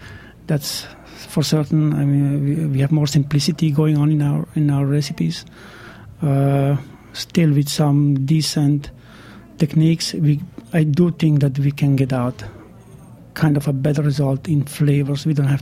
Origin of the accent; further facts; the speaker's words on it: Italy; that is part of growing up in Italy.